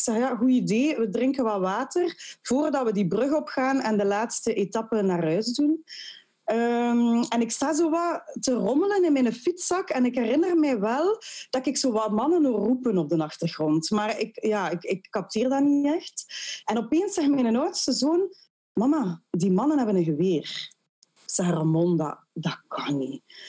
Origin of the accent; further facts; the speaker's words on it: Ghent, Flanders, Belgium; En als geboren en getogen Gentenaar, mijn man ook, is dat heel belangrijk voor ons